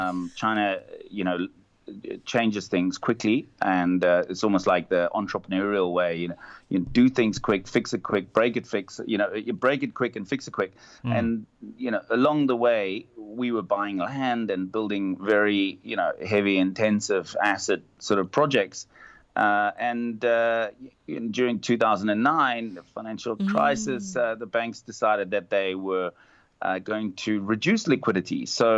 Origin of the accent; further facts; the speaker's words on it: South Africa; And I guess I'm lucky I come from South Africa and perhaps not from America or Europe